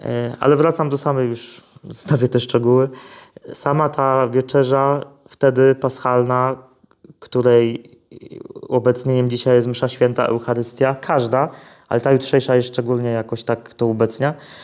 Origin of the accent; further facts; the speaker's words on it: Silesian Voivodeship, Poland; U mnie na Śląsku to znaczy stopy.